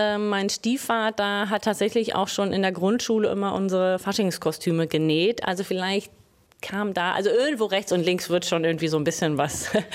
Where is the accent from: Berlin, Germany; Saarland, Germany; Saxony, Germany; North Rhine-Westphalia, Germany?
Berlin, Germany; Ich bin keine waschechte, ich bin eine echte Berlinerin.